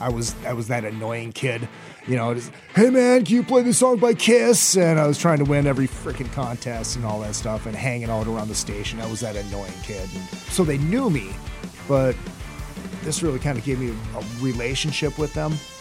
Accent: St. Cloud, Minnesota, United States; now in Los Angeles, United States; I am originally from St. Cloud, Minnesota. 46 years old. I've been here in Los Angeles for a little bit over 5 years now.

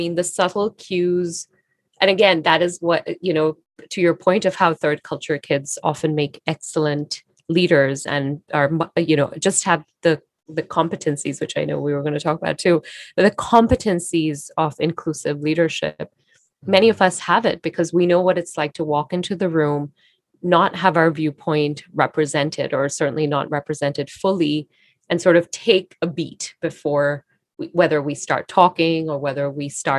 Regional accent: Singapore; my invisible identity of being Singaporean is such an important part of whom I identify as

